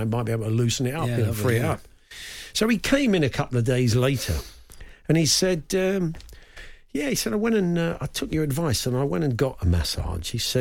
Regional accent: West Midlands, United Kingdom; as a 9-year-old growing up in Warwickshire in the 1980s, we had Gladstone Small come into our school one day to tell us what it was like to play for Warwickshire in England.

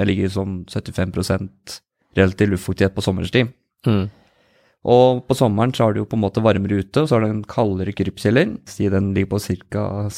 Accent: Spydeberg, Viken, Norway; Jeg vokste opp I Mørk I Spydberg.

